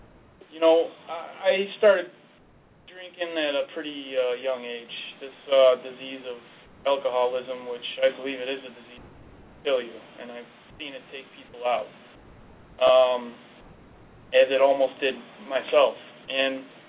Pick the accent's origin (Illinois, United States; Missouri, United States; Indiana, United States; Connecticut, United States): Illinois, United States; Chicago; I grew up in Chicago, so my dad wasn't around